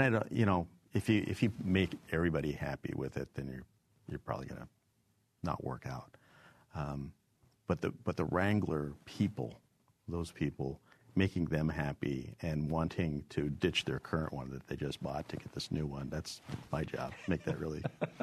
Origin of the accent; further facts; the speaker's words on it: Pacific Northwest, United States; I grew up in the Pacific Northwest, so rain was, that's what we call